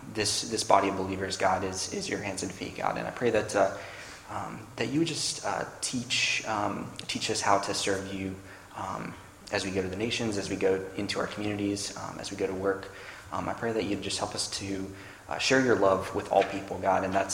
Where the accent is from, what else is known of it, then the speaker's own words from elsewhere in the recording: Scotland, United Kingdom; born there; I was born in Scotland. That's where my name comes from.